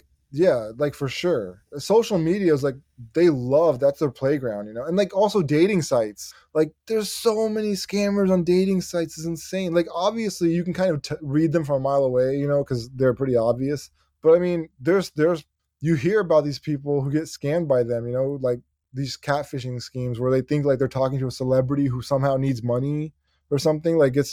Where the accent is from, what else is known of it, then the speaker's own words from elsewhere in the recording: India; You know, I'm Indian and they targeted Indian people before they started reaching out to other people.